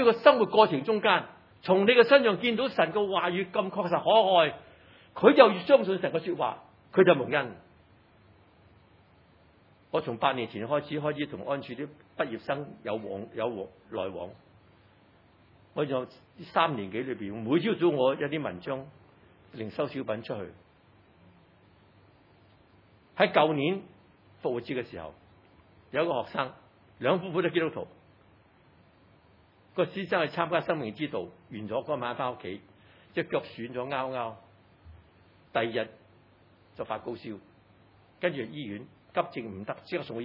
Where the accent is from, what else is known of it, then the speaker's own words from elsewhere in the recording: Hong Kong; 我从小到大在这里长大，我看着这个社会变化，我这里受教育，从事教育工作